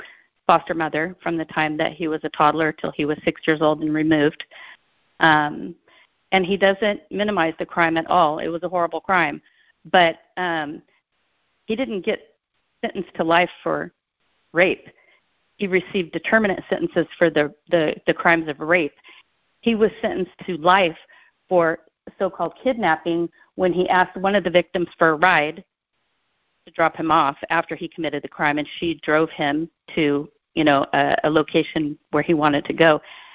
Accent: California, United States; I'm from California.

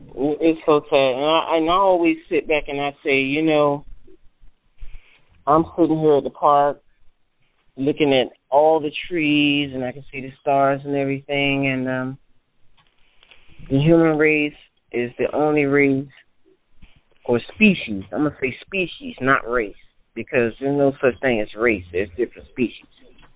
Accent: Orlando, Florida, United States; I'm from Orlando. I went to Orlando, and I never seen so many homeless people in Orlando. And I'm Florida born. Born here, stay here.

